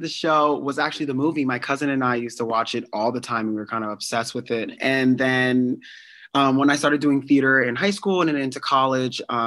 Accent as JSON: {"language": "English", "region": "New Jersey", "country": "United States", "tie": "born or raised there", "said": "I think, you know, growing up in Jersey, you know, my parents are so accepting of me"}